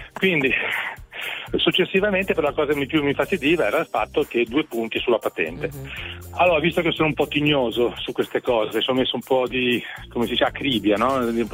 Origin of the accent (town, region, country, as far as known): Genoa, Liguria, Italy